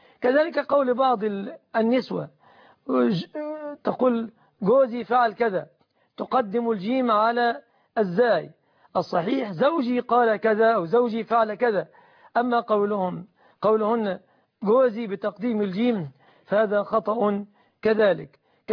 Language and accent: Arabic; Egypt